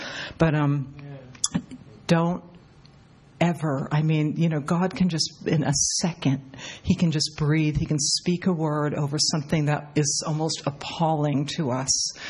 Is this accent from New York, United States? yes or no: no; Massachusetts, United States; I'm from Cape Cod, Massachusetts. It's very different than Ocean View.